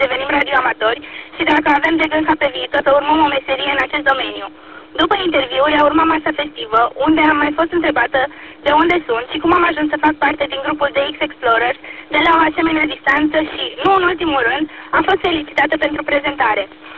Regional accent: Suceava, Suceava County, Romania; am 15 ani și sunt din Suceava.

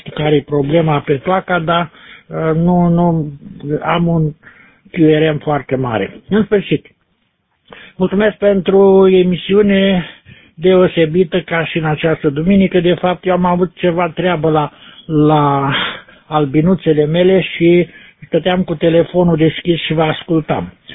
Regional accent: Romania; Ne-a făcut, așa cum spunea un antevorbitor, ne-a făcut mândri că suntem români.

